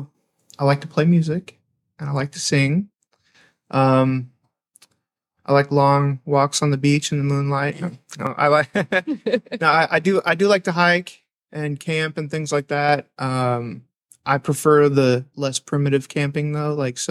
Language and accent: English; Indiana, United States; also born or lived in Memphis; Well, I was born and raised in Indiana, never lived anywhere else except for, I think I lived in Memphis when I was little.